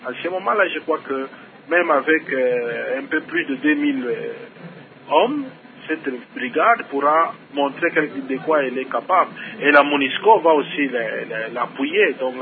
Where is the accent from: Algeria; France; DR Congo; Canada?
DR Congo; en tant que Congolais